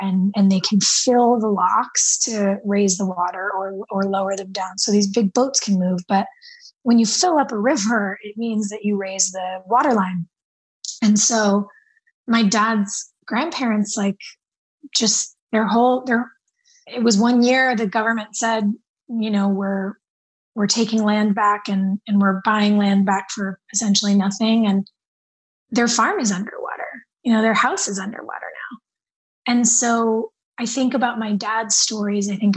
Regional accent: California, United States; I grew up in Southern California.

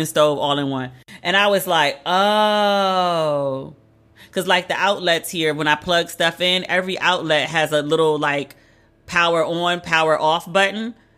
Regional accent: United States; I was like, my bad. I'm American. I'm sorry.

